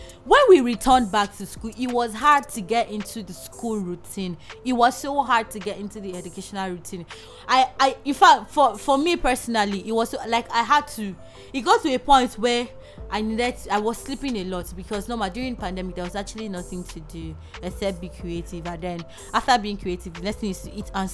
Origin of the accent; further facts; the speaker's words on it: Nigeria; briefed you guys on how it is being a Nigerian 300 level student